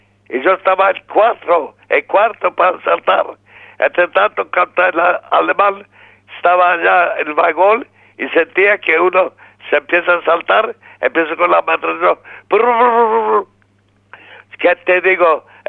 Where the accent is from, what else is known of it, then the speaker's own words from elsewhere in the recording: Warsaw, Masovian Voivodeship, Poland; Spanish is a second language; Yo vivía en Varsovia, siempre nací en Varsovia y viví en Varsovia. Tuve en gueto Varsovia. Cuando empezó la guerra en 39, yo soy de año 1921. Así tenía 18 años.